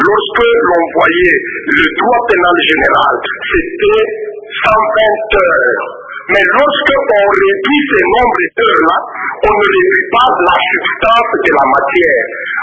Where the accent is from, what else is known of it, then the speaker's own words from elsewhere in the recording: Kasaï-Oriental, DR Congo; chez nous, en Kassai Oriental.